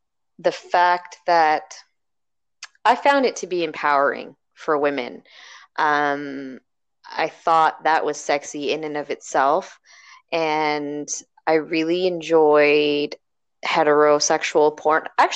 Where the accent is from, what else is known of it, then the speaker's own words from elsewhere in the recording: Toronto, Ontario, Canada; I'm from Toronto. I am 35 years old, and I identify as female.